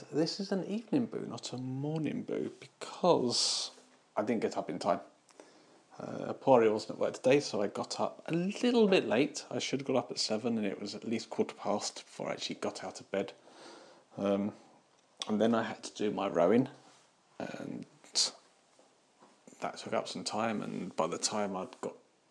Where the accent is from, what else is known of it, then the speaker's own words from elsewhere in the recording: United Kingdom; And because we're British, we're going to talk about it.